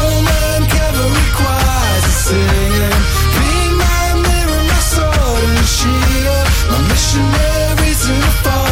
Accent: Nieuwpoort, West Flanders, Belgium; Ja, maar ik ben dus opgegroeid in Nieuwpoort, hè?

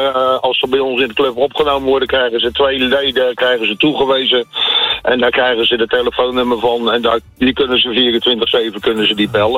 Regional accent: Rotterdam, South Holland, Netherlands; Rotterdam.

